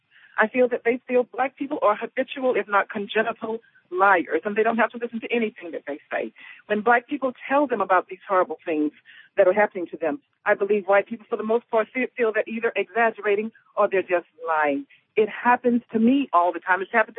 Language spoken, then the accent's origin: English; the South, United States; I've lived in the South my entire life. I'm born and raised in the South.